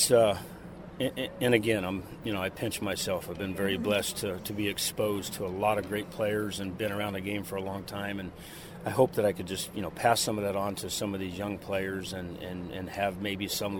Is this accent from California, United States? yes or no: no; New York City, New York, United States; Growing up in Yankee Stadium as a kid was a dream, you know, for my brothers and I.